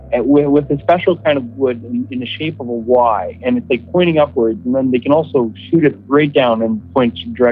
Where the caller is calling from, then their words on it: Ottawa, Ontario, Canada; calling from Ottawa, Canada.